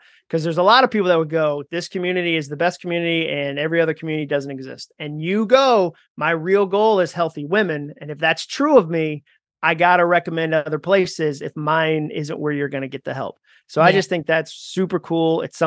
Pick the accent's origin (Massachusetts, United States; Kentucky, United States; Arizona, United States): Massachusetts, United States; I grew up in Massachusetts.